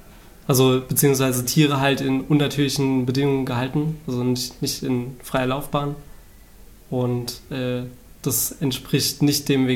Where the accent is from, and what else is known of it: Berlin, Germany